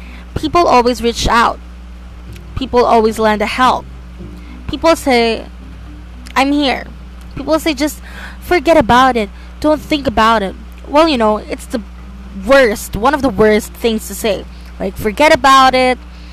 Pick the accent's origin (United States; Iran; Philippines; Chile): Philippines; because I'm a Filipino, there is a toxic Filipino culture